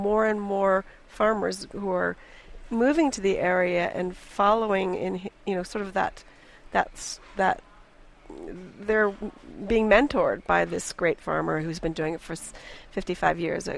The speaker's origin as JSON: {"language": "English", "town": "Atherton", "region": "California", "country": "United States", "tie": "born or raised there", "said": "Well, you know, I grew up in Atherton, but my parents were very beatniky."}